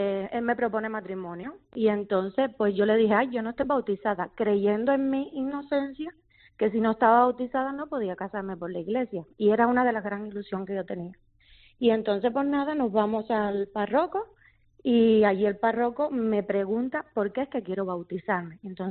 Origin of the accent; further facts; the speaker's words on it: Cuba; Yo soy cubana.